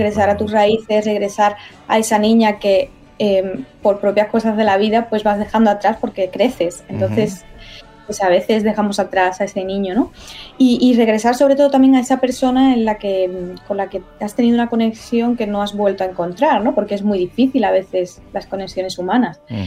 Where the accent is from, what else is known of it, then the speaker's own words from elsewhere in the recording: Cádiz, Andalusia, Spain; moved away as an adult; Porque yo, bueno, yo soy de Cádiz, me encanta mi ciudad, me encanta ser de Cádiz. Fui muy feliz en Cádiz cuando viví allí